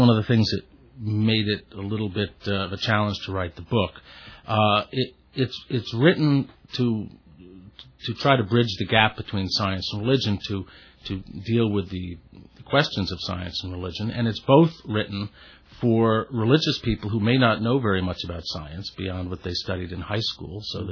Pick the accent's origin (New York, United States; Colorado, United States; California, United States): New York, United States; New York City; I grew up in New York City. I went to parochial school, Corpus Christi School, on the west side of Manhattan, up through sixth grade.